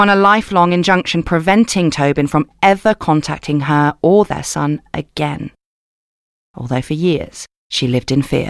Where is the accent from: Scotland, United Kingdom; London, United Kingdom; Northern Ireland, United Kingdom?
Scotland, United Kingdom; And also growing up in Scotland, the sort of, like, Catholic versus Protestant situation runs real deep.